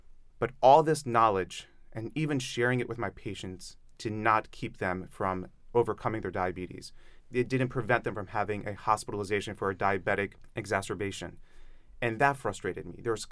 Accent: Maryland, United States; I grew up in the Greektown, Hollandtown area.

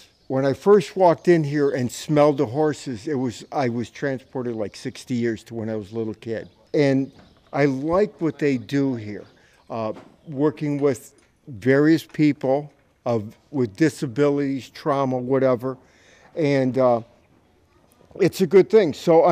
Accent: Chesapeake City, Maryland, United States; I'm from Chesapeake City, Maryland.

